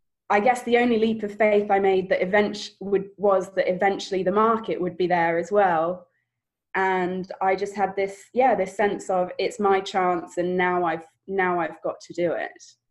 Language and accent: English; England, United Kingdom; I was living in Australia, but I'm English, obviously. So I traveled back to England for a friend's wedding.